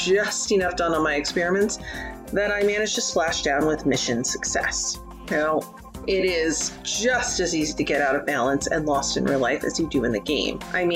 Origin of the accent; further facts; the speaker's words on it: Kansas, United States; in the words of my home state's motto, ad astra per aspera, to the stars through hardship